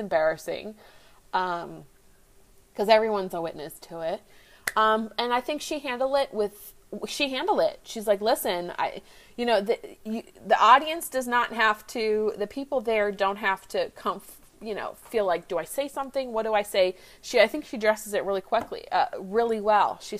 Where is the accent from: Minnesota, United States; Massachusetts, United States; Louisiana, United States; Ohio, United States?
Minnesota, United States; now in Texas, United States; so I'm from Minnesota. I've moved to Texas, and I will say one thing.